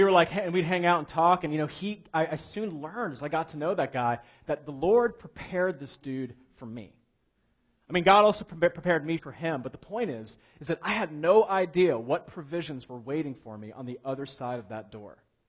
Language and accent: English; Columbus, Ohio, United States; Now, because we're from Columbus, we're used to, when we think of a river, we think of like the pathetic little Scioto, right?